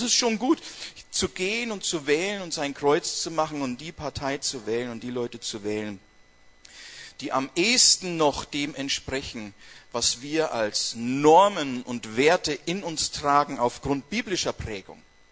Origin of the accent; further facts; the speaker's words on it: Bavaria, Germany; ich komme aus Franken. Ja? Und Franken bedeutet, gebürtiger Bayer zu sein.